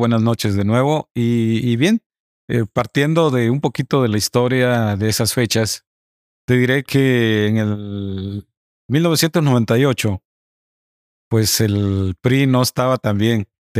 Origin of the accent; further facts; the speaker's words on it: Cintalapa, Chiapas, Mexico; yo soy aquí totalmente cintalapaneco, desde mis abuelos y mis padres, obviamente, ¿no? Yo soy del barrio de Santo Domingo, orgullosamente nuestro querido barrio.